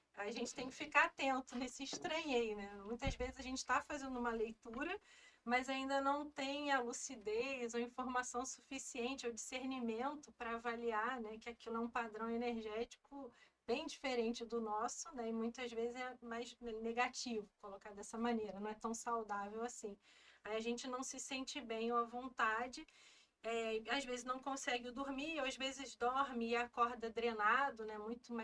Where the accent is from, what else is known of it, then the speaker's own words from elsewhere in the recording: Rio de Janeiro, Brazil; born there; Eu nasci no Rio de Janeiro, né?